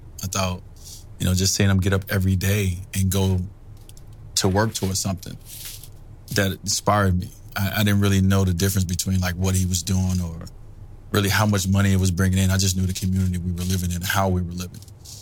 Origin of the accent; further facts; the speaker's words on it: Chicago, Illinois, United States; And that was because I grew up in Chicago.